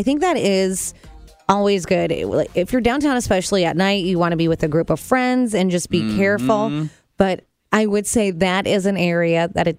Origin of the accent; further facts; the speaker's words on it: Illinois, United States; I am originally from Illinois.